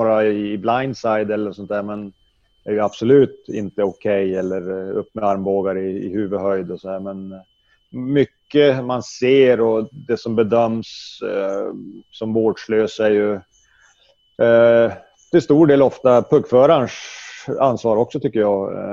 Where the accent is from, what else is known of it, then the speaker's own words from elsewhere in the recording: Domsjö, Västernorrland County, Sweden; där vi växte upp i Domsjö då, där både jag och Peter, Andreas Salmonsson, växte upp ganska nära varandra på skolan.